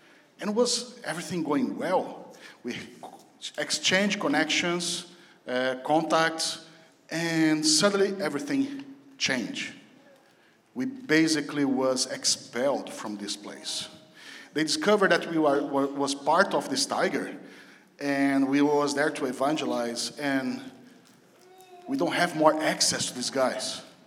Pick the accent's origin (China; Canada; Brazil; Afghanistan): Brazil; English is a second language; now in Minneapolis, United States; My weird accent is because I come from Brazil.